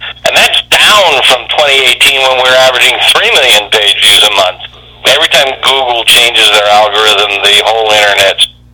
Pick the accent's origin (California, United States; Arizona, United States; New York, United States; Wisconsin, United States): New York, United States; East Meadow; I grew up on Long Island when in the heyday of Mantle and Marist.